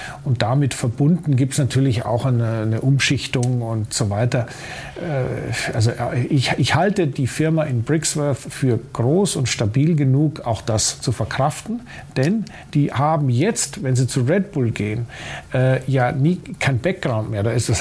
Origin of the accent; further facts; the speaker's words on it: Munich, Bavaria, Germany; als Münchner ist man durchaus in der Lage, der österreichischen Sprache zu folgen